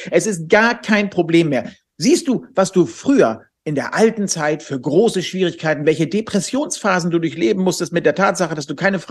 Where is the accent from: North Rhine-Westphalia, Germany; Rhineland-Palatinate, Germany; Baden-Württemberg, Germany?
North Rhine-Westphalia, Germany; Cologne; wir fahren jetzt gleich nach Düsseldorf in die verbotene Stadt als Kölner.